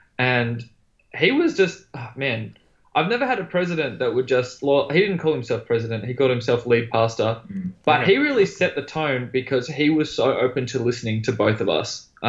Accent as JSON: {"language": "English", "town": "Melbourne", "region": "Victoria", "country": "Australia", "said": "And I'm originally from Melbourne."}